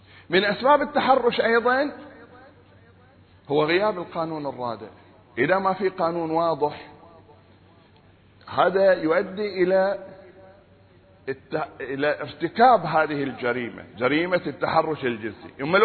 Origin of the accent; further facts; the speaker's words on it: Saudi Arabia; الآن آخر الإحصائيات تقول إن عندنا في السعودية 4 مليون عانس